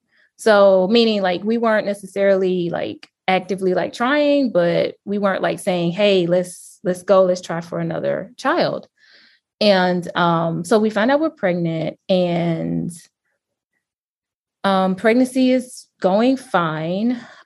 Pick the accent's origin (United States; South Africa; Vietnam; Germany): United States; the South; We live in the Midwest, but I'm from the South, so a Southern girl at heart.